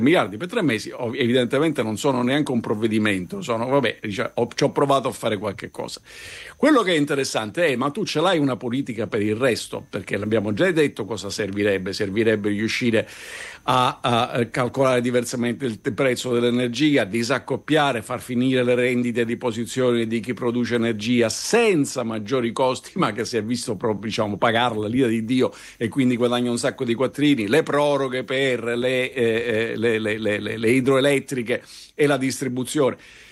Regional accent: Southern Italy, Italy; mi dispiace da terrone, devo dire

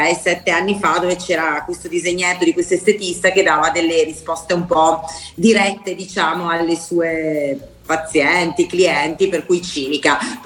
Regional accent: Brescia, Lombardy, Italy; Sono di Brescia, lo so.

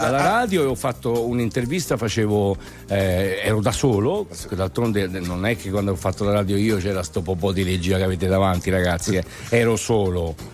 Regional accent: Tuscany, Italy; io da toscano non lo conoscevo

